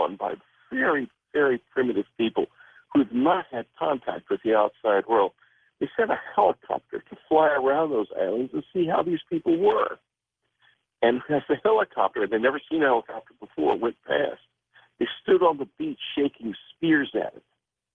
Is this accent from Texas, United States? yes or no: yes; San Antonio, Texas, United States; I grew up in San Antonio, Texas, where there are a lot of air bases.